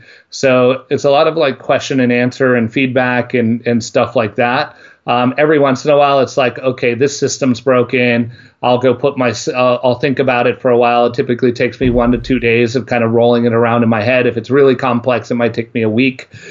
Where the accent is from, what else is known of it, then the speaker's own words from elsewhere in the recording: California, United States; I put hot sauce on everything, being a Californian.